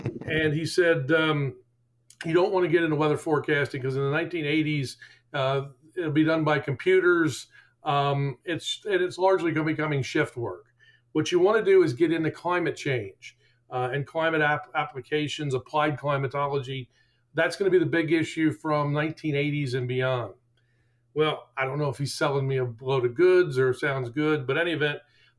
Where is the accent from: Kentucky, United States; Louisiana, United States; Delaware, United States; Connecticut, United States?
Delaware, United States; Harrington; also born or lived in Sussex, Delaware / Newcastle, Delaware; I grew up in central Delaware, Harrington, Delaware in particular. Delaware has three counties. I like to say I was born in Sussex, raised in Kent, and have spent most of my adult life in Newcastle, and now I've retired, and so I've moved back to Sussex.